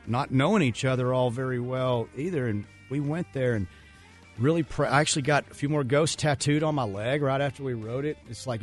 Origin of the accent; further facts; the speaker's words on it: Fort Worth, Texas, United States; This is my hometown station because you guys have always been that.